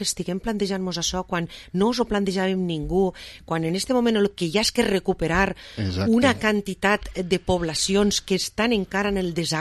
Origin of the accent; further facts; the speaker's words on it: Valencian Community, Spain; first language Valencian; Perquè a mi sí que me van dir, quan vaig posar la primera, el primer peu dins de l'aula, si parlava en valencià, me tornaven a fer-lo repetir tot. I jo havia nascut en un idioma que no tenia el pe